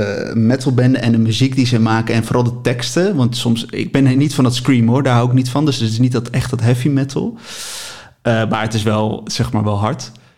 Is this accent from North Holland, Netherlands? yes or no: yes; Haarlem, North Holland, Netherlands; now in Apeldoorn, Netherlands; Ik kom oorspronkelijk uit Haarlem, uit het Westen. Woon in Apeldoorn.